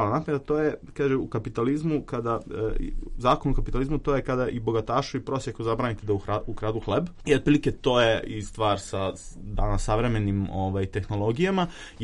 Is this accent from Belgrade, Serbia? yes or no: yes; Obrenovac, Belgrade, Serbia